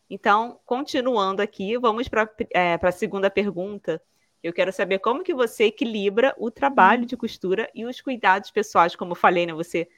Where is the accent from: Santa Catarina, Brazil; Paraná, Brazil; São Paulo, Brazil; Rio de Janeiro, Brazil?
Rio de Janeiro, Brazil; moved away as an adult; A gente era do Rio de Janeiro, nascido e criado no Rio, ali na capital mesmo.